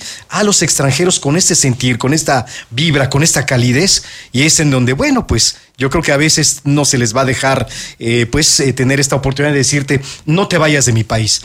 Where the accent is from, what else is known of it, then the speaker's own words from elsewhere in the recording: Mexico; los mexicanos somos muy cálidos